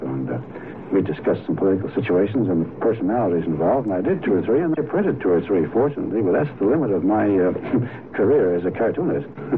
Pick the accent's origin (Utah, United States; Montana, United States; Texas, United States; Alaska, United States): Montana, United States; born there; also born or lived in England; I was born in Montana, which is a great place to be born in anyway.